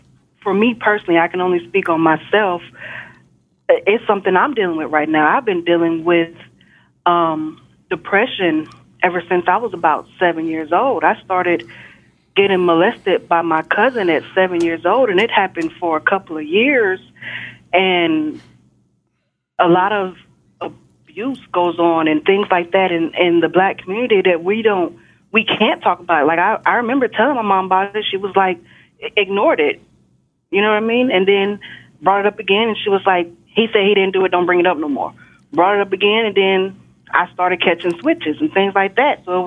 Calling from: Texas, United States; I'm calling from Texas.

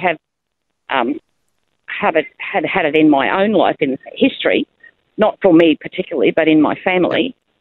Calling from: Rockhampton, Queensland, Australia; Rockhampton.

